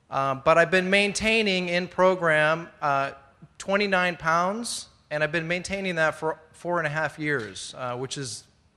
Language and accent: English; Simi Valley, California, United States; it doesn't matter that I'm from Simi Valley